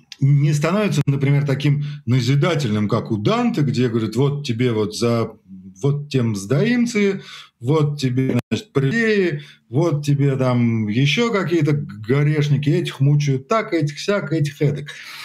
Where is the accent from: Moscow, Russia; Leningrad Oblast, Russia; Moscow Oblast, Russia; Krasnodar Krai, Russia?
Leningrad Oblast, Russia; Во-первых, я вырос на даче в Ингрии, да, ну, на Карельском перешейке, да, Ленинградская область. Во-вторых, дедушка мой был финном.